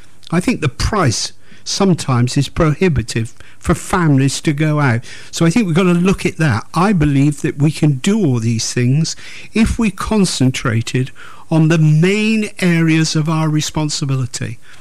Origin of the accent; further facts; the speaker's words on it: Bristol, South West England, United Kingdom; I want a city that we're proud to say, I come from Bristol.